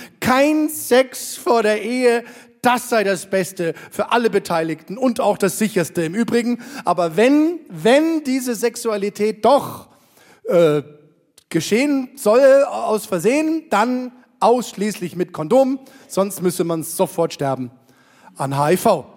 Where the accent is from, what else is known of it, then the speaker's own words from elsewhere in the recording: Bavaria, Germany; Bei uns in Bayern, da kamen traditionell externe Angstmachfachleute in den Unterricht und haben professionell Schrecken verbreitet.